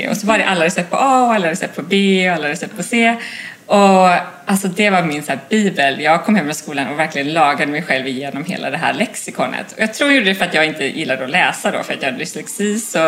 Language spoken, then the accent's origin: Swedish; Gothenburg, Västra Götaland County, Sweden; also born or lived in Ale; Jag växte upp i Göteborg, mitt i stan, med min mamma och pappa, innan de skilde sig. Så jag växte upp på 2 olika ställen i Göteborg. Och sen så när jag var så 13 så flyttade jag faktiskt ut till Ale, en förort till Göteborg